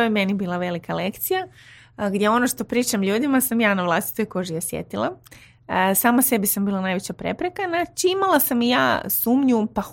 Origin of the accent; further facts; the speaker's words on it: Zagreb, City of Zagreb, Croatia; ja sam iz Zagreba